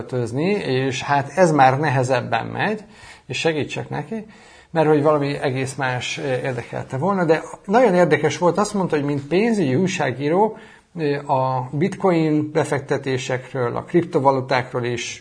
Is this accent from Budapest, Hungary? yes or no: no; Szolnok, Jász-Nagykun-Szolnok, Hungary; born or raised there; now in Chicago, United States